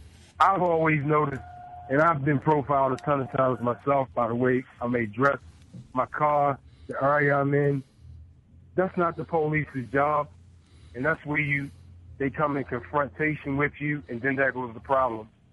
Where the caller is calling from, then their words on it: Baltimore, Maryland, United States; Like the last caller was saying, basically what I was saying from Baltimore, it has to go a lot further than just police come back in the community